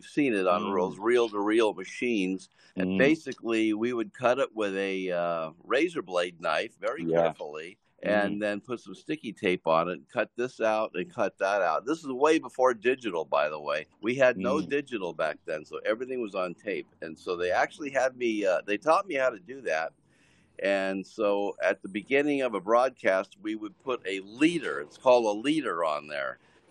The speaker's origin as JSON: {"language": "English", "town": "Studio City", "region": "California", "country": "United States", "tie": "born or raised there", "said": "No, I grew up in California, right here in Studio City in the LA area. Well, Studio City in North Hollywood, borderline."}